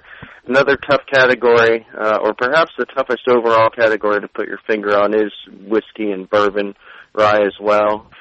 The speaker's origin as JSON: {"language": "English", "country": "United States", "said": "especially as an American myself, something I respond to in terms of, you know, this whole concept going back to Prohibition"}